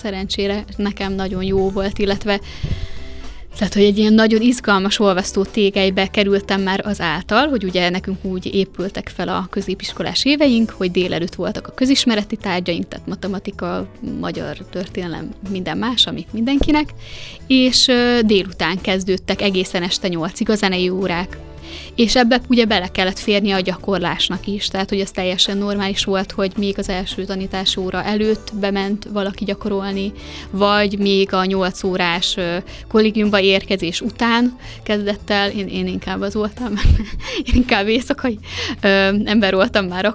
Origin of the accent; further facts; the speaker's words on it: Košice Region, Slovakia; first language Hungarian; mivel egy kisvárosban nőttünk fel, aki nem a helyi intézményt választja, az elmegy, ugye, vagy Kassára, Miskolcra, a Sárospatakra, kihova.